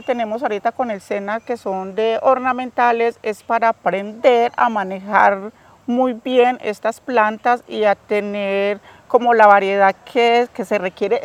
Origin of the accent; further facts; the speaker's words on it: Guamual, Colombia; somos de Guamual, somos mujeres afrodescendientes